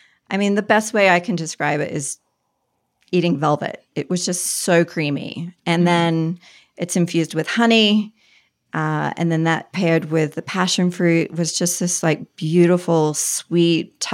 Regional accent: Australia; now in Boulder, United States; Hey, I'm an Aussie expat. I live in Boulder, Colorado.

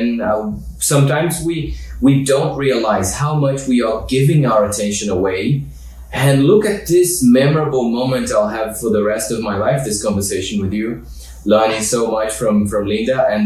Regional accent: Brazil; also born or lived in Australia; I'm originally Brazilian and I'm partly Australian as well, I've lived in Australia for 8 years.

